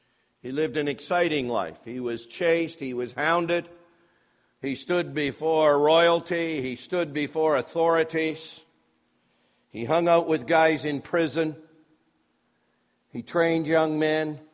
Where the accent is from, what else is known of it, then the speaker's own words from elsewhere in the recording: the Maritimes, Canada; once they know that I'm a Maritimer and I'm from the East, I remind them that the Bible makes it very clear that the wise men came from the East.